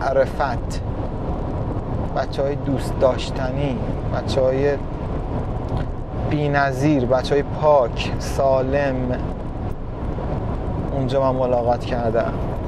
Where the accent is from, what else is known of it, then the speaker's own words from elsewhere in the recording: Qom, Iran; مثلا من توی قم بزرگ شدم